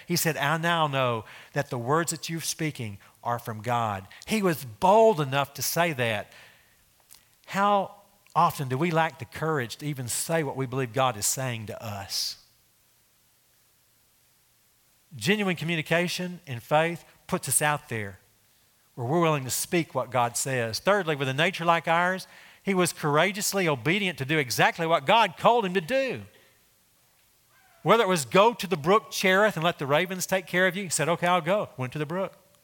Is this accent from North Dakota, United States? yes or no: no; Texas, United States; I say Baal, it's probably Baal, but I'm from Texas, so Baal is how I say it, okay?